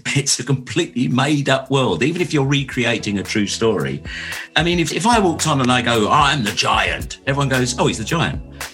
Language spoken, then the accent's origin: English; Lambeth, London, United Kingdom; I was the most qualified, being born and raised in Lambeth, and my school was in the Lambeth Walk, would you believe?